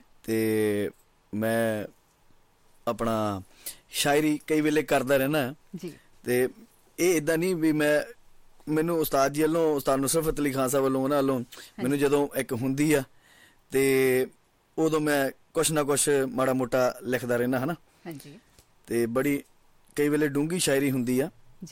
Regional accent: Bhandal Dona, Punjab, India; ਮੇਰਾ ਪਿੰਡ ਹਮੇਸ਼ਾ ਭੰਡਾਲ ਦੋਨਾਂ ਹੀ ਵੱਜੇਗਾ

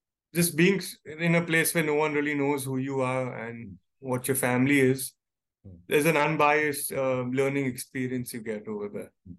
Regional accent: Leicester, East Midlands, United Kingdom; born there; Yeah, I was born in Leicester.

